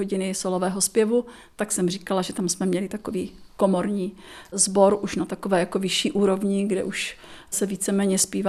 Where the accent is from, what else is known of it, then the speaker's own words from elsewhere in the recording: Litovel, Olomouc Region, Czechia; now in Olomouc, Czech Republic; moje trvalé bydliště je v Olomouci, ale pocházím z Litovle